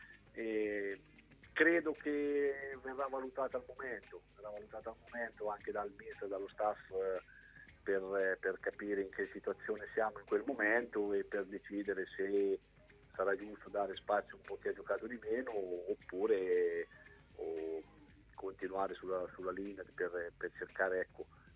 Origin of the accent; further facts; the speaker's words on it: Pergola, Marche, Italy; io sono di Pergola, quindi ci ho giocato, però non sono proprio della zona vicinissima, cioè sono vicino ma non proprio della zona in sé per sé